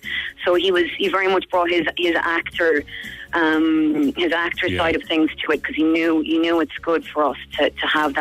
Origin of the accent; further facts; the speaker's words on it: Kerry, Munster, Ireland; now in United Kingdom; That's where I'm from Kerry, so I'm gonna go home to Kerry and try and chill out for a while